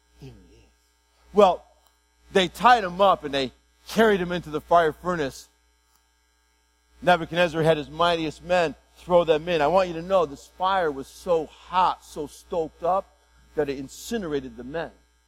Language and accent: English; Northeast, United States; Oh, I'm glad I'm from the Northeast because we have Harvard and Yale and MIT, and I love those schools.